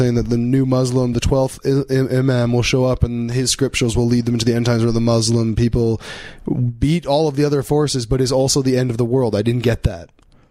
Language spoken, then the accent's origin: English; Canada; and we're Canadian, so we identify ourselves as bashing Americans.